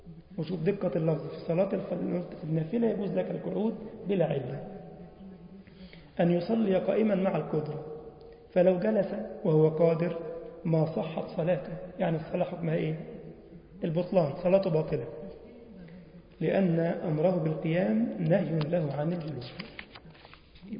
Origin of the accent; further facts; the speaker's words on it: Egypt; انما بص عندنا في مصر يعني ينظر